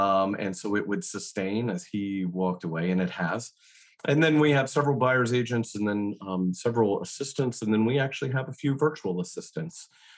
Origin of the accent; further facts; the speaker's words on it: Nashville, Tennessee, United States; I used to tell someone that I was from Nashville, fourth generation native Nashvillian, and I was a unicorn.